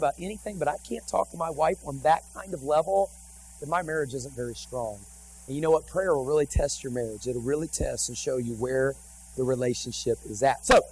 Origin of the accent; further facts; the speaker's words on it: West Virginia, United States; When I was growing up in West Virginia, we used to go coon hunting all the time.